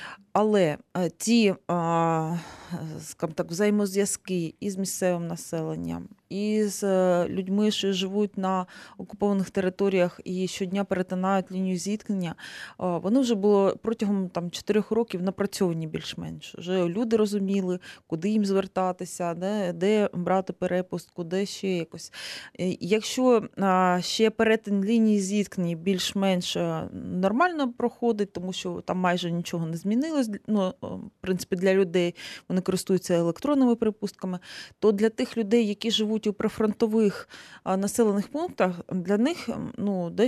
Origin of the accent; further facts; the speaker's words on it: Donbas, Ukraine; also born or lived in Donetsk; я сама родом з Донбасу. Мої батьки живуть у Слов'янську, я до війни жила в Донецьку.